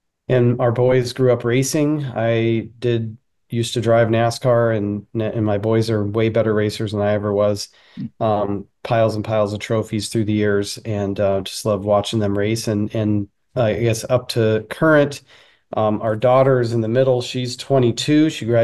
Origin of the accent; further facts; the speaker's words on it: Pasco, Washington, United States; also born or lived in Los Angeles, California / Las Vegas; Yeah, so I was born in California, in LA, moved to briefly to Vegas for a couple of years, and then up to Washington State, where I've been most of my life. When I moved to Washington State, I moved to the southeast, a small town called Pasco